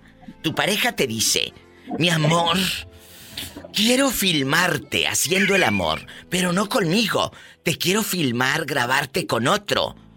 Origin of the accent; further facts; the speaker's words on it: Matamoros, Tamaulipas, Mexico; y yo soy de Matamoros. Entonces, muy cerca